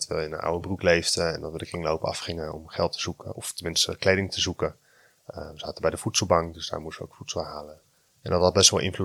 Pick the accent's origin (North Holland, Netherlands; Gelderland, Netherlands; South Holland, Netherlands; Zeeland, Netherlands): Gelderland, Netherlands; Harderwijk; Ik kom uit Harderwijk, grote jongen.